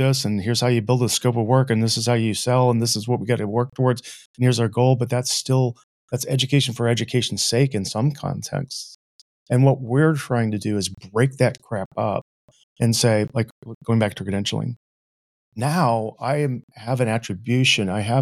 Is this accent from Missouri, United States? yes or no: yes; St. Louis, Missouri, United States; I can't believe I'm from Missouri originally, in St. Louis.